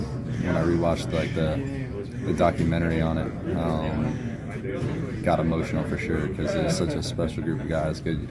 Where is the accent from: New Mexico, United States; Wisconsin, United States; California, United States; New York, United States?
New Mexico, United States; Albuquerque; moved away as an adult; Well, I grew up in Albuquerque, New Mexico. Played baseball there until I till 18, and then I went to Louisiana State University for 3 years.